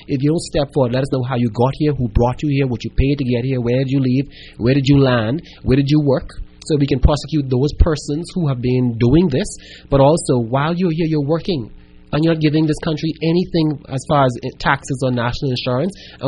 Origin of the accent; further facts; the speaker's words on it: Bahamas; Where my friends from then to now are Haitian Bahamian, Jamaican Bahamian, Chinese, full-blood Bahamians like my family, persons from all over.